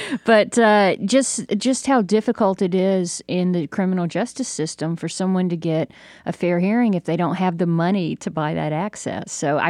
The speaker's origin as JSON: {"language": "English", "town": "Jonesboro", "region": "Georgia", "country": "United States", "tie": "born or raised there", "said": "people know I grew up in Jonesboro, about 45 minutes from Atlanta, during the time of the Atlanta child murders. And I saw at a very real level how that changed Jonesboro."}